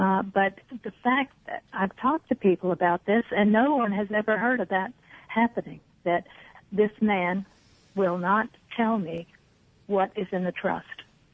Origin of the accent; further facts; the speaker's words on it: Mississippi, United States; also born or lived in Virginia; We were living in Virginia. I'm originally from Mississippi